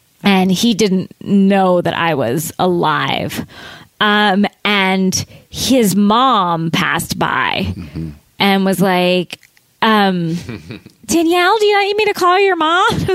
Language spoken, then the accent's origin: English; Florida, United States; I grew up in Florida, so most of the people driving next to you were 100 years old.